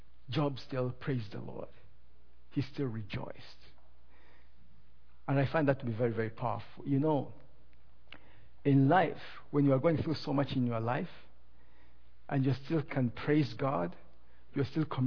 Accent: Tanzania; My wife's from Burundi, I'm from Tanzania.

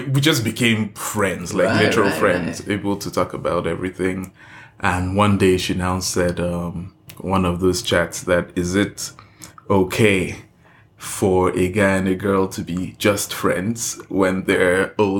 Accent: Nigeria; moved away as an adult; now in Canada; Okay, so I grew up in Nigeria. I lived there up until I was... until 2013.

